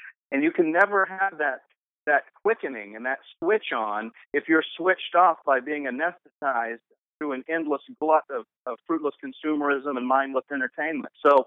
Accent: Alabama, United States; I would say I grew up in Alabama, and from a very early age, from 10 years old, I knew I wanted to be a writer.

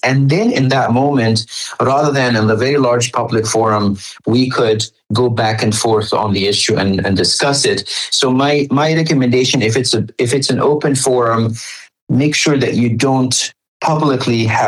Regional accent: Egypt; I started my work as an English language teacher back in Egypt, where I come from.

